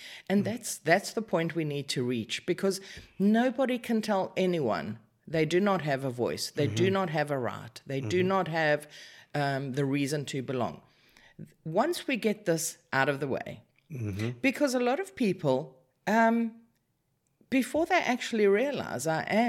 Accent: Newcastle, KwaZulu-Natal, South Africa; also born or lived in Durban; now in Cyprus; I was, like you said, correctly, born and raised in South Africa.

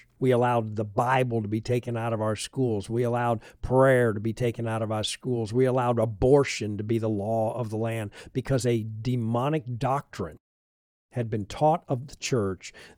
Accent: United States; Before I'm an American, I'm a Christian, and I have to answer to Jesus Christ.

